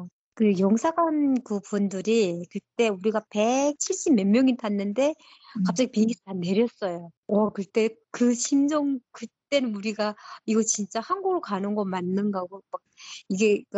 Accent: North Korea; accent: North Korean dialect; now in South Korea; 저 면접하는 과정에 제가 북한 사투리가 나왔나 봐요.

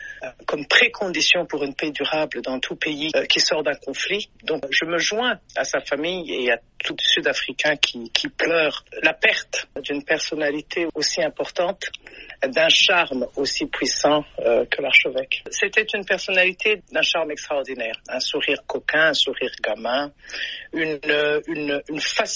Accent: Burundi; je viens du Burundi.

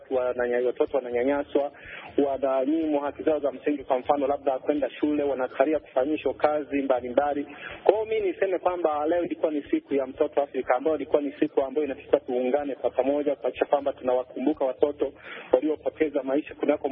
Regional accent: Tanzania

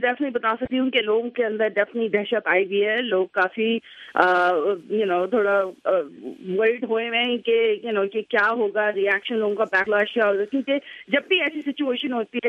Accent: Pakistan; میں جی پاکستان سے ہیں.

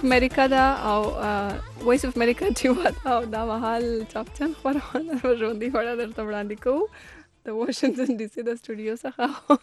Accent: Pishin, Balochistan, Pakistan; now in Quetta, Pakistan; ته د پښین یم په پښین کې خانوزی

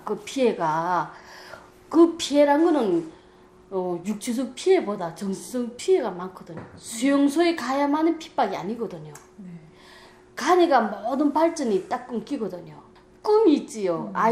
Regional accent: North Korea; now in South Korea; 우리 북한 사람은 그 말이 이해되거든요.

